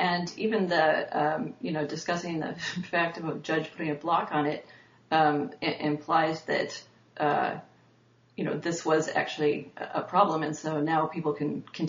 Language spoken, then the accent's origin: English; Michigan, United States; she had singled out Dearborn, Michigan, which is close to my hometown